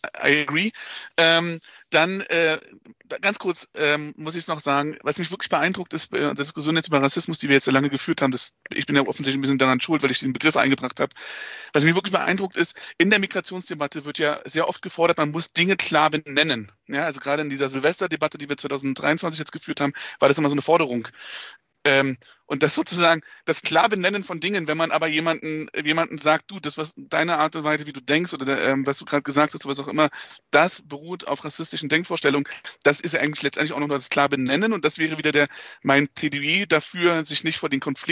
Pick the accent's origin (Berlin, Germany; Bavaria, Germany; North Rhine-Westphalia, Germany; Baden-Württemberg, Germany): Berlin, Germany; born there; now in Biesental, Germany; Also ich bin in Berlin-Friedrichshain geboren und lebe aber mittlerweile seit 6 Jahren in einem Ort, der nennt sich Biesental. Der liegt zwischen Bernau und Eberswalde